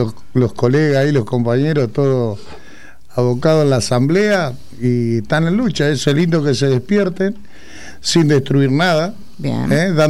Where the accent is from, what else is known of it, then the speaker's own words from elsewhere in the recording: Santa Fe, Argentina; Vos sabés que yo nací en la isla, en Santa Fe.